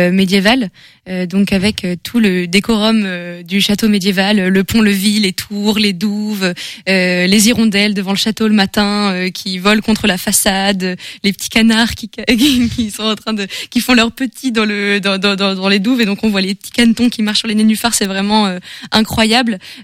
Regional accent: Rennes, Brittany, France; Non, moi je suis rennaise.

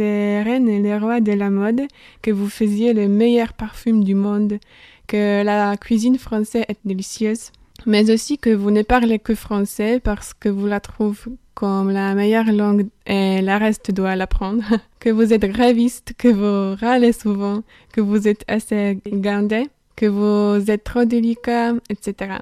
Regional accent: Poland; first language Polish; French is a second language; Dans ma langue natale, on a plusieurs casse-langues.

